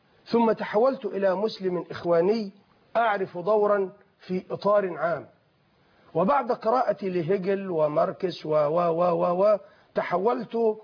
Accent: Egypt; نحن كمصريين

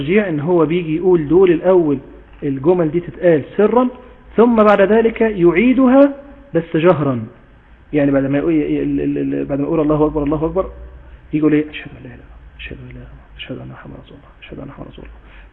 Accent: Egypt; اللي هو الأذان المشهور الذي نؤذن به عندنا في مصر

